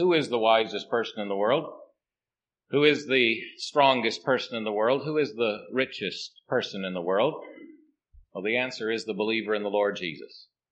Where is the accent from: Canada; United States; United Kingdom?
Canada; And I appreciate you receiving me, even if I am a Canadian.